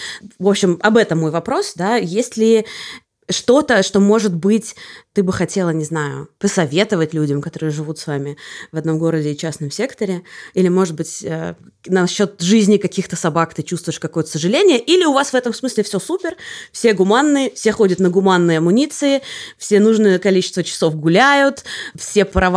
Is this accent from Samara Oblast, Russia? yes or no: no; Moscow, Russia; я такая снобка из Москвы